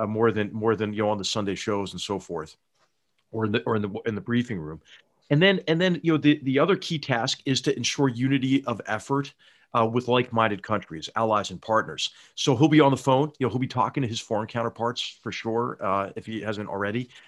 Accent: Philadelphia, Pennsylvania, United States; I got a call when I was visiting my hometown of Philadelphia on a Friday.

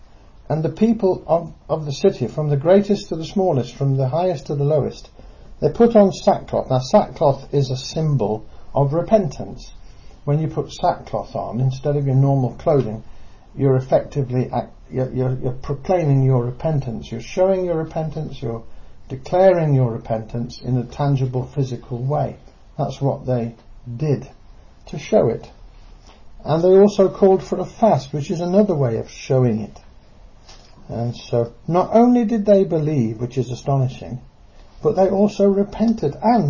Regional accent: England, United Kingdom; perhaps in part because I come from Britain, United Kingdom, England, where we're all a bit buttoned up and we all tend to be a bit straight-laced.

